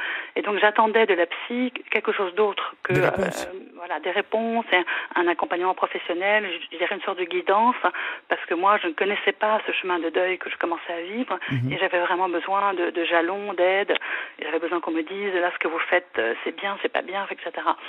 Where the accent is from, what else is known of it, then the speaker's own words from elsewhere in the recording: France; now in Brussels, Belgium; j'ai 51 ans, je suis française vivant à Bruxelles